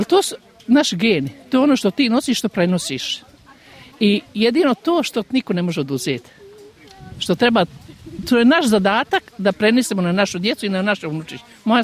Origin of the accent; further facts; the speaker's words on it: Banja Luka, Republika Srpska, Bosnia & Herzegovina; Ja sam iz Banja Luke, muž mi je isto iz Banja Luke i nosimo svoje običaje odatle.